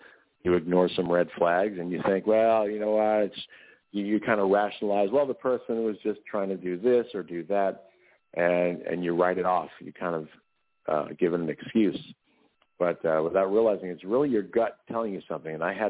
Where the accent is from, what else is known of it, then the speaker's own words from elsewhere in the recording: New York, United States; And I always remember growing up in New York, he was a disc jockey who is still doing his thing up there these days at the age of 87.